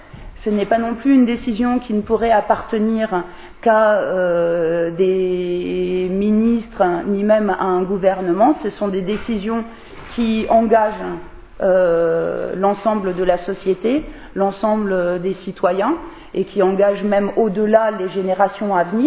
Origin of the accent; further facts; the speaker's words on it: Auvergne-Rhône-Alpes, France; Moi, je viens de la Drôme, il y a Tricastin, par exemple